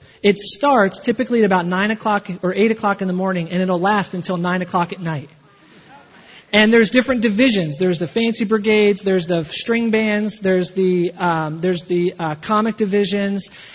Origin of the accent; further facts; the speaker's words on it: Philadelphia, Pennsylvania, United States; I'm from Philadelphia. And we have a parade in Philadelphia that happens on the first of every year called the Mummers Parade.